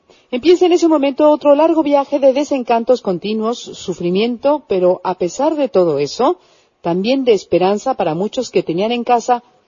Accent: Mexico; ese gran país que es México, mi tierra, entre otras cosas

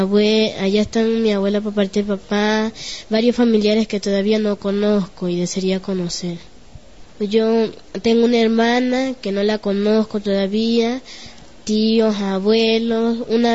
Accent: Venezuela; pero en verdad soy de aquí, de Venezuela. Yo me siento más de aquí porque tengo 10 años acá.

